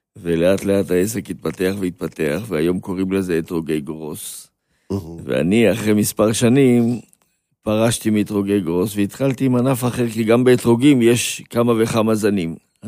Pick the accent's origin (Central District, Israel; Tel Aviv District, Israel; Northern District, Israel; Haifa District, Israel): Tel Aviv District, Israel; Bnei Brak; אני גדלתי בבני ברק.